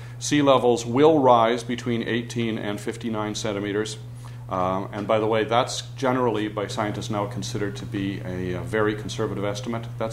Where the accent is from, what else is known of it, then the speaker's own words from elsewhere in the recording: Vancouver, British Columbia, Canada; I don't get to Vancouver nearly often enough. This is my hometown. And I have lots of relatives here